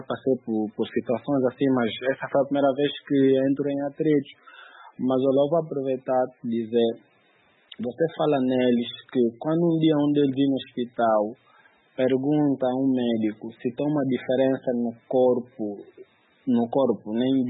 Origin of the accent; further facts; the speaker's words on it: Angola; Eu disse que sou angolano.